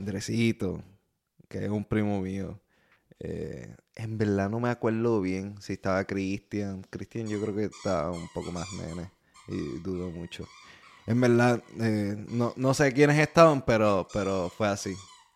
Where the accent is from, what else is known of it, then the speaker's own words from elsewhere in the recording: Sabana Llana, Puerto Rico; No, no, yo me crié en Sabana Llana.